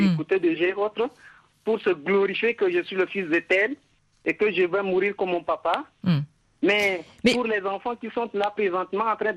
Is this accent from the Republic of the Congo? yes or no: no; Moundou, Logone Occidental, Chad; chez moi à Moundou, dans le sud du Tchad